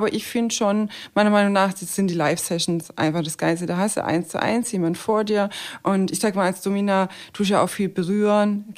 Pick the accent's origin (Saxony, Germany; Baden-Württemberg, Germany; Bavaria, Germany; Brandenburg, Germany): Baden-Württemberg, Germany; Stuttgart; wir kommen aus Stuttgart